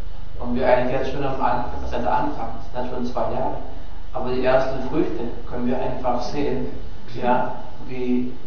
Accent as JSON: {"language": "German", "country": "Germany", "said": "was wir übernommen haben, war also von meinem gewissermaßen Hintergrund, wo ich herkomme, also ja, Deutschland"}